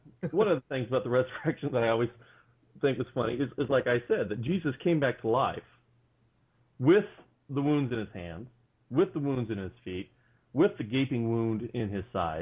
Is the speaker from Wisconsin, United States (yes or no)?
no; Kansas, United States; Well, we're both from Kansas, so I guess apparently we sound like we're from Kansas.